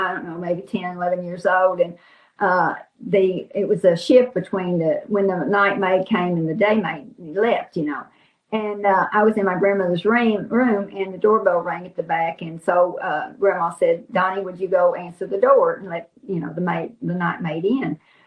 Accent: United States; And I said, honey, I'm from America. That's a castle.

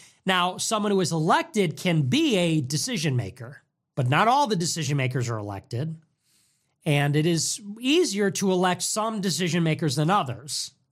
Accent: Chicago, Illinois, United States; We are from Chicago. We don't gotta try any of that.

